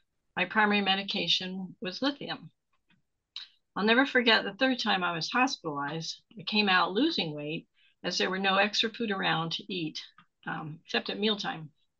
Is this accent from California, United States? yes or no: yes; Glendora, California, United States; I grew up in Glendora, but knew nothing about OA until years later.